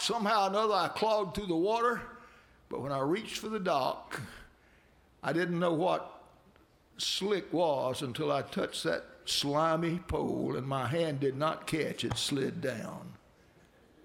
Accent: Georgia, United States; "I'm from Georgia. We didn't have a lake close where I live. I don't know how to swim."

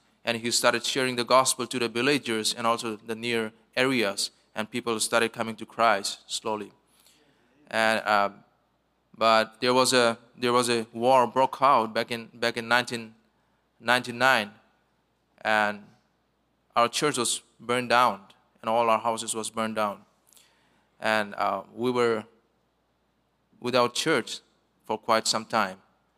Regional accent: Northeast India, India; I'm from India. I'm from Northeast India, which is very close to Bangladesh and Myanmar. That is where my ministry is.

